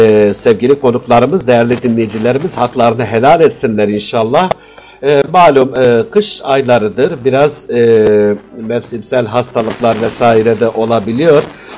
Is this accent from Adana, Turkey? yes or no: yes; Adana, Turkey; now in Mersin, Turkey; köken olarak kökümüz Mardin'den gelmektedir. Doğma büyüme de Adanalıyız. Yani Adana'da doğduk, büyüdük. 1980 yılında dünyaya gelmişim. Yaklaşık 5-6 seneden beri de Mersin'de